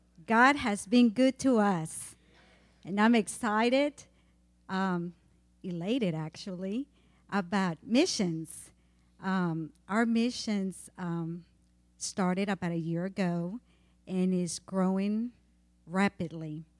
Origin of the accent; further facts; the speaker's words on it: Honduras; moved away; I am originally from Honduras, been out of the country for 30 years, so my desire was to go back home.